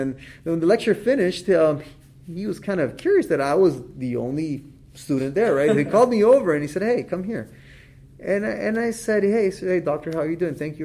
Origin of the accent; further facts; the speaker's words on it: Nicaragua; English is a second language; So I'm originally from Nicaragua, so I was trained in Nicaragua in a private dental school